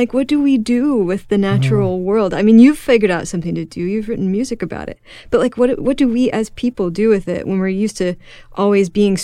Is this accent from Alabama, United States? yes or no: no; Houston, Texas, United States; I came from Houston, which is, you know, it's not, I love that town, but it's not known for its natural beauty.